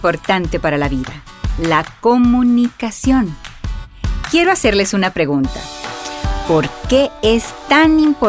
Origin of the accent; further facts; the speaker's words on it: Tecpán, Chimaltenango, Guatemala; Mis alumnos me llaman … Soy originaria de Tecpan y crecí rodeada de la naturaleza.